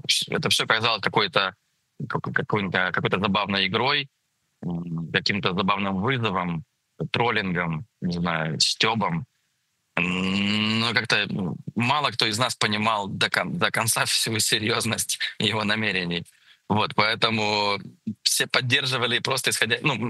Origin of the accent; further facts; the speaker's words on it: Ukraine; moved away; Я не имею права, как украинец, который выехал, я не имею права так откровенно и объективно судить.